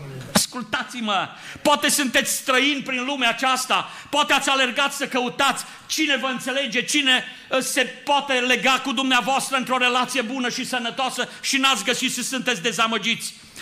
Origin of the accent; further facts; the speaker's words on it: Transylvania, Romania; now in Timișoara, Romania; Eu am crescut undeva în Ardeal, pe Valea Someșului. Și când am avut 15 ani, a trebuit să plec de acasă. Venit la școală, am venit spre Timișoara